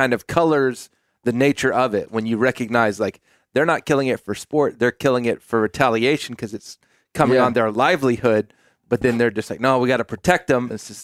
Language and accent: English; Aransas Pass, Texas, United States; I'm from Aransas Pass, Texas.